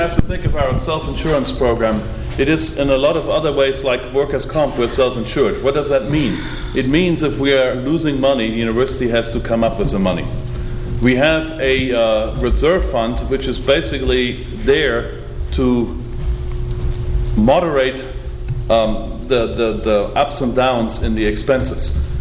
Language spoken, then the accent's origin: English; Germany; now in United States; Those of you who know me, I'm from Germany.